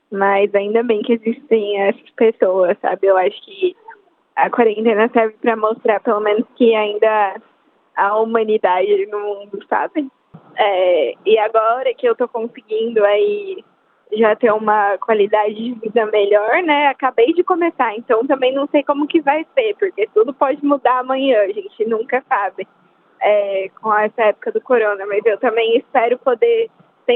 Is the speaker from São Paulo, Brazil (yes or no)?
yes; São Paulo, Brazil; moved away as an adult; now in Australia; Eu sou de São Paulo, eu estou aqui na Austrália tem 2 meses.